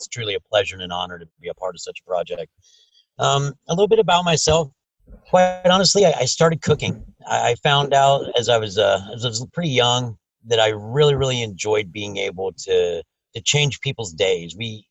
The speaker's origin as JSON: {"language": "English", "region": "Ohio", "country": "United States", "tie": "born or raised there", "said": "To answer your first question, it was more, I grew up in Ohio."}